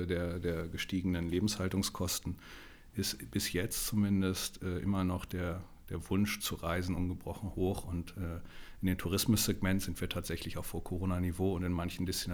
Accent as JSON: {"language": "German", "town": "Alfeld", "region": "Lower Saxony", "country": "Germany", "lives_now": "Hamburg, Germany", "said": "Also innerlich bin ich Hamburger, also Wahlhamburger bin ich tatsächlich. Ich stamme ursprünglich aus einer kleinen Stadt in Südniedersachsen, Alfeld heißt die."}